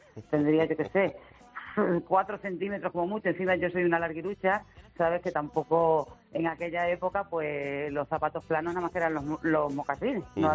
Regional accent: Don Benito, Extremadura, Spain; Yo soy de Don Benito, en Villanueva de la Serena

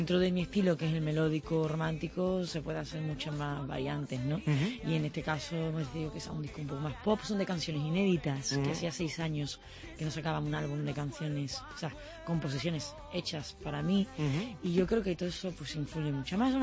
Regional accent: Seville, Andalusia, Spain; now in Barcelona, Spain; Yo soy andaluza, lo que pasa es que llevo muchos años viviendo en Barcelona. Uh-huh. Llevo ya casi 13 años viviendo en Cataluña

